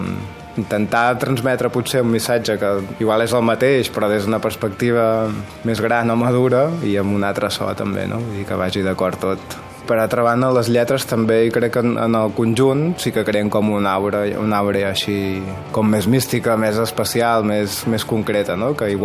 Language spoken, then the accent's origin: Catalan; Manlleu, Catalonia, Spain; som de Manlleu, Plana de Vic, zona de boira